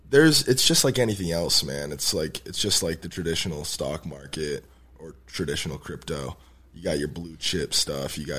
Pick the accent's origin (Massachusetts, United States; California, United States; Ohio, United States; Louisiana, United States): Massachusetts, United States; Lowell; You're from Lynn. I'm from Lowell. I had to come up, say what's up.